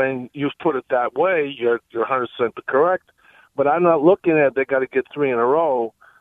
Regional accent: Boston, Massachusetts, United States; now in Baltimore, United States; Well, I'm calling from Baltimore, but I'm from Boston, and I've been a longtime Celtics fan.

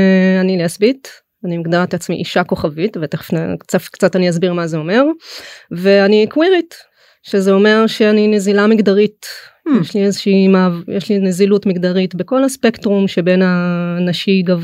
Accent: Ashalim, Southern District, Israel; גדלתי במושב בנגב שנקרא אשלים.

